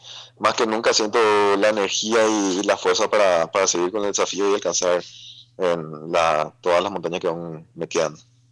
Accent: Paraguay; hay muchas montañas más que todavía tenemos que alcanzar como paraguayo, ¿verdad?

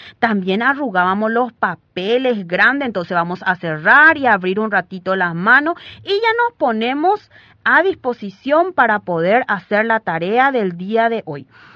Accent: Paraguay; nosotros somos paraguayos y paraguayas

